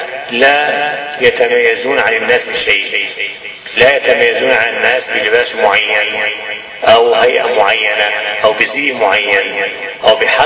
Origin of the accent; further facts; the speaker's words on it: Egypt; عندنا في مصر كما تعلمون